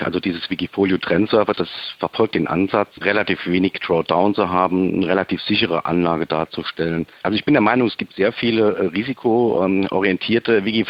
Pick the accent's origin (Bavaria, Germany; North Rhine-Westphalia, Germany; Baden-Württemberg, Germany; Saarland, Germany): Saarland, Germany; Saarbrücken; Ja, hallo … ich verwalte das Wikifolio Trendsurfer. Ich komme aus Saarbrücken und ich bin 45 Jahre alt.